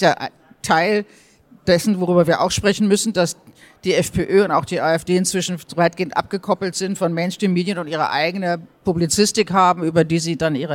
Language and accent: German; Germany; moved away; Also ich lebe jetzt seit 10 Jahren nicht mehr in Deutschland, aber so viel kriege ich als Deutsche immer noch